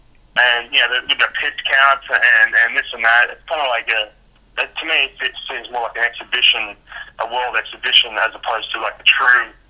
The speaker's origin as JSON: {"language": "English", "country": "Australia", "said": "I come from Australia too, where my family are like, well, why are they having it this time?"}